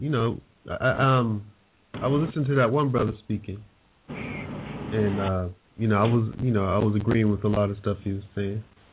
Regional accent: United States; But when they realize that I'm actually from America, they treat me differently, but it's still the same treatment at the end of the day, you know.

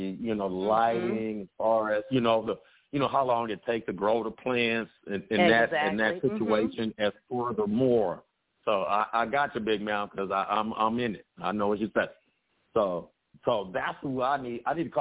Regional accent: Dallas, Texas, United States; Yeah, I'm from Dallas, too. I'm in Dallas right now.

